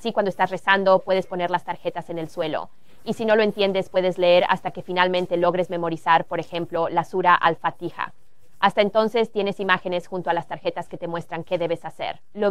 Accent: South Africa; now in United States; vengo de Sudáfrica. Me mudé a Estados Unidos en 2007.

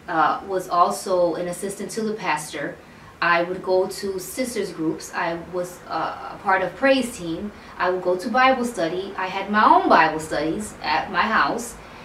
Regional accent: Chicago, Illinois, United States; So I am Puerto Rican, born and raised in Chicago.

